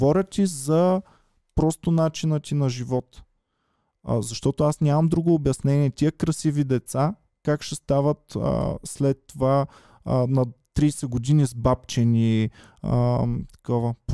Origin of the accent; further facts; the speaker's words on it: Stara Zagora, Stara Zagora Province, Bulgaria; Аз имах голяма дилема, защото съм от Стара Загора и много мекаме.